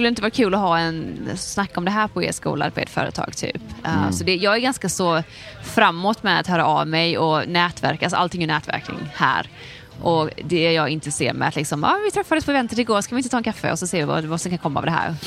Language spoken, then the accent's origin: Swedish; Sweden; Jag är väldigt svensk.